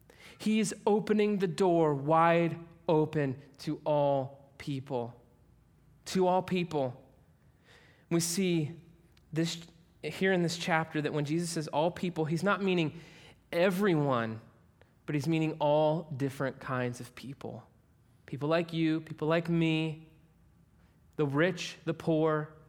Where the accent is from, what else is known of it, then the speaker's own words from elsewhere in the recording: Newark, Ohio, United States; I grew up in Newark, Ohio. Not New Jersey, Newark, Ohio.